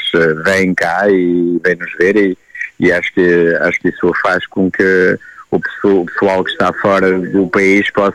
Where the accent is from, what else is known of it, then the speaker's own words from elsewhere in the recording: Chaves, Norte, Portugal; Sou de Chaves e espero que ele faça um bom trabalho também em Chaves